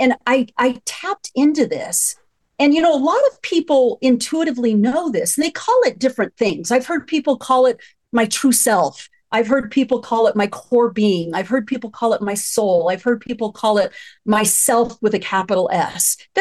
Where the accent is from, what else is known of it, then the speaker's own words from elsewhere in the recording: United States; I can only speak for the culture in which I grew up in the American culture, primarily and specifically in the Latino culture.